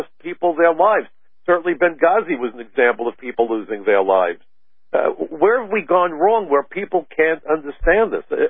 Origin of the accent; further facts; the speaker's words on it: New York City, New York, United States; as a New Yorker, I will tell you, the ashes landed on my house. My neighbors died.